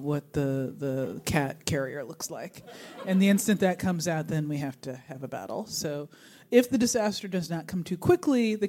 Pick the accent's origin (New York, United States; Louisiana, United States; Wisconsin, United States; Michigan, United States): New York, United States; Brooklyn; And I grew up in Brooklyn in Mobile, Alabama, where volcanoes were like the last thing you needed to worry about.